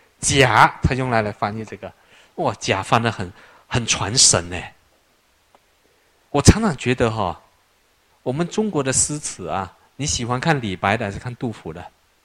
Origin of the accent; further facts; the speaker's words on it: Sabah, Malaysia; now in Taiwan; 像我小时候我来自沙巴我在海边长大